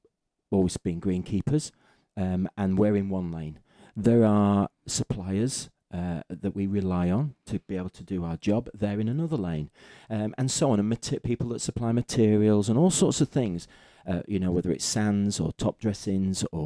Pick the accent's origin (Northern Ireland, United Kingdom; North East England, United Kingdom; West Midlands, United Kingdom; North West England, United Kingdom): North West England, United Kingdom; Morecambe; No, up in Morecambe, my hometown. Yeah, Morecambe, which we've just moved back to.